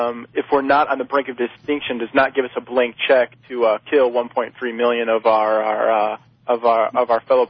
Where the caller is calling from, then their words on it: San Diego, California, United States; I'm from San Diego.